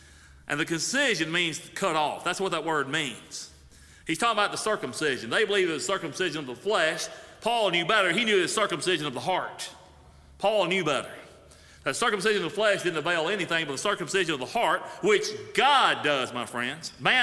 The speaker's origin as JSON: {"language": "English", "region": "Mississippi", "country": "United States", "said": "I am from Mississippi, though. I'll say that much."}